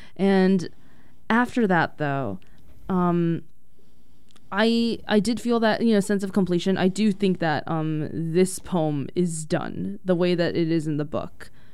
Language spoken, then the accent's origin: English; United States; being an international student and also, you know, being American in an international city.